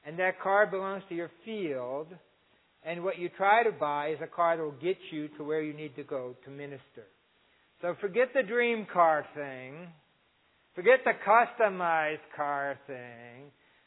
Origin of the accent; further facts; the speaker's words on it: Erie, Pennsylvania, United States; also born or lived in Corry; I grew up in Erie, spent some time in Corey.